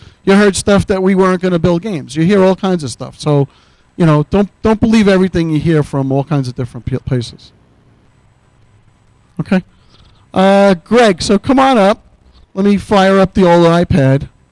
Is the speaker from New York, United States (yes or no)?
yes; Brooklyn, New York, United States; it's a Brooklyn attitude more than maybe Jersey Jack attitude because I'm from Brooklyn.